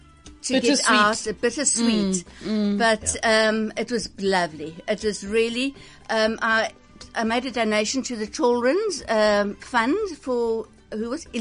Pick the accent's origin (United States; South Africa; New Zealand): South Africa; East London, Eastern Cape; I'm from East London.